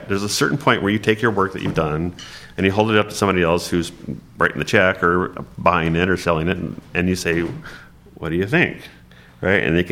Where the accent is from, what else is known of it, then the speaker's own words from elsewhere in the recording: West Coast, United States; It's been blowing my mind because I grew up on the West Coast.